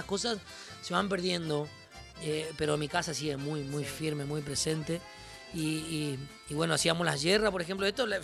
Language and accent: Spanish; Formosa, Argentina; mi lugar, mi tierra muy presente. Yo estoy 2 días en Formosa, 2 días allá, 2 días acá y así ando.